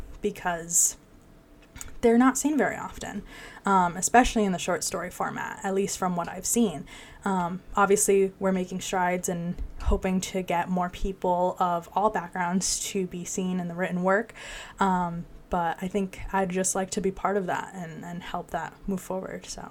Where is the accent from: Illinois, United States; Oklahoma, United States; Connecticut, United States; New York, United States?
Connecticut, United States; West Hartford; so I am born and raised in Connecticut, born in Hartford. I was raised in West Hartford, so pretty much definitely a child of Central Connecticut.